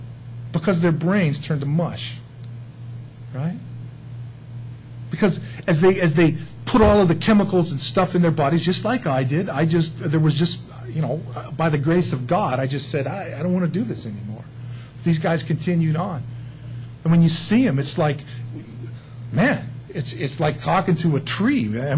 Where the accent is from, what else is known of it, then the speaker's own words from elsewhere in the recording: San Diego, California, United States; growing up in San Diego, man, it was like the beach every weekend.